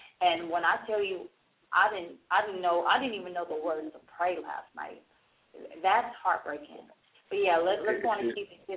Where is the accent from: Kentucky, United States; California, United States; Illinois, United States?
California, United States; now in Atlanta, United States; a lot of y'all know that Diane and I are not from Atlanta, Georgia. We're actually from California.